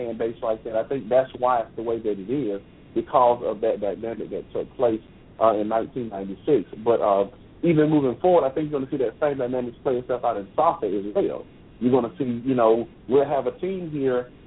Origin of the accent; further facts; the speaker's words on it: Atlanta, Georgia, United States; born and raised in Atlanta, as well as yourself, Reggie, and Jeremy, you being from here as well.